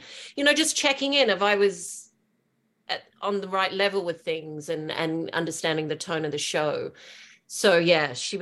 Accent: New Zealand; Having Melanie there and just connecting with her as a New Zealander, but also just we grew up together at that same time.

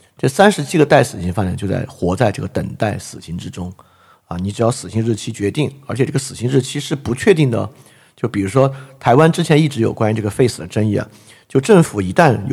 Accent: China; 就是这个就是为什么作为中国人很难想象这点啊

